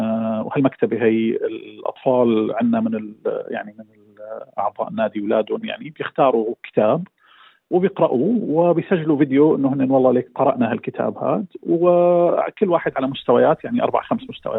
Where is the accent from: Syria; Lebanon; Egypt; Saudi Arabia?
Syria; moved away as an adult; now in Melbourne, Australia; أنا من سوريا أساسا وموجود في أستراليا من عام 2017.